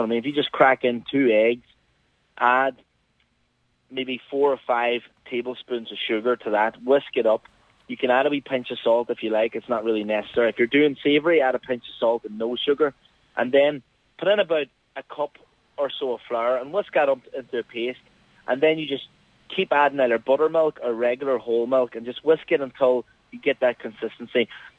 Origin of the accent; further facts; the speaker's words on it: Ramelton, County Donegal, Ireland; I'm from Remelton.